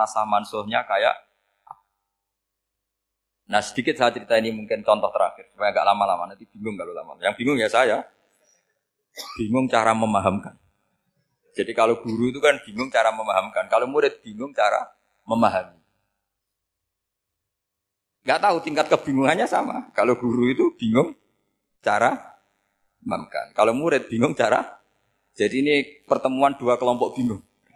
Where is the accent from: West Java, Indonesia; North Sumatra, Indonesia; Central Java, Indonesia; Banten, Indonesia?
Central Java, Indonesia; Rembang; saya orang Rembang. Hidup di Jogja ya manfaat